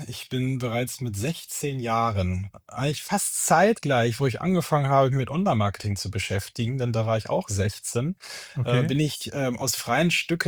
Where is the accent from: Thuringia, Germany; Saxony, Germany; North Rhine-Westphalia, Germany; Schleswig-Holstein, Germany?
Schleswig-Holstein, Germany; Ich habe dann in Lüneburg studiert, das ist auch der Schwenk dann nach Lüneburg, denn eigentlich komme ich aus Schleswig-Holstein